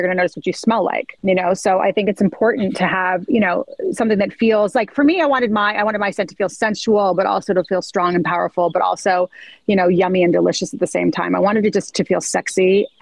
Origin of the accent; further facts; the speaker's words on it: Santa Barbara, California, United States; I think it's part of growing up in Santa Barbara.